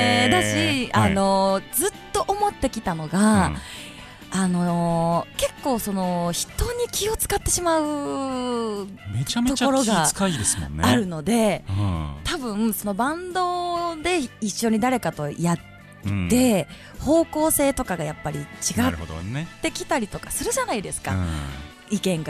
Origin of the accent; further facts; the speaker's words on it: Kichijoji, Tokyo, Japan; まあ、もう何よりもやっぱり自分の地元吉祥寺